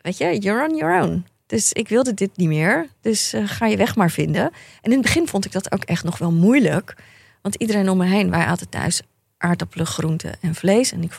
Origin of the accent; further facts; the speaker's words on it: Katwijk, South Holland, Netherlands; Ik ben opgegroeid in Katwijk, in een arbeidersgezinnetje.